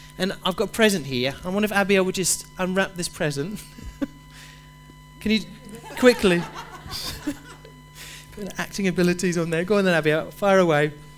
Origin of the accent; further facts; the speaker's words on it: United Kingdom; It's one of the polite things that we do as British people.